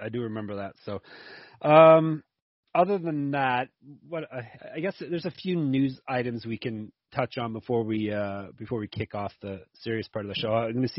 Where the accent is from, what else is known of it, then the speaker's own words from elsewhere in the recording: Canada; I'm Canadian